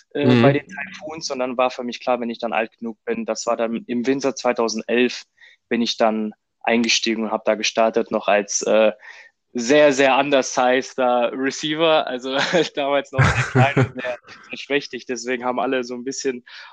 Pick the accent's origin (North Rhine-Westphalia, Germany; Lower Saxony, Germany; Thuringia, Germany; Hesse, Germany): North Rhine-Westphalia, Germany; Düsseldorf; mein Vater kommt aus Ungarn und deswegen ein bisschen Multikulti, aber cool. Aufgewachsen bin ich in Düsseldorf.